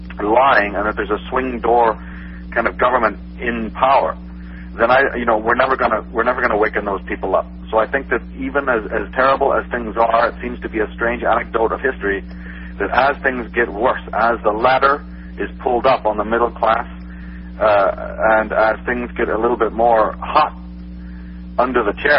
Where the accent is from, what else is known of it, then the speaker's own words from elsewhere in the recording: Belfast, Northern Ireland, United Kingdom; I'm from Belfast, Northern Ireland, which is one of the reasons